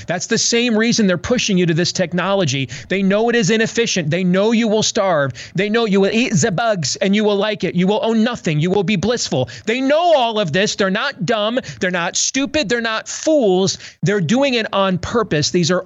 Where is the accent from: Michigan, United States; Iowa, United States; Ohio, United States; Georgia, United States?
Iowa, United States; let's assume that states could not do what my home state of Iowa did 20 years ago